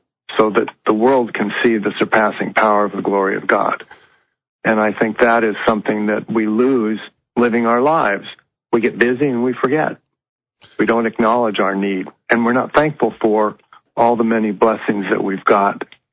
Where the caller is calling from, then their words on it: Seattle, Washington, United States; That's all right. From Seattle, Washington.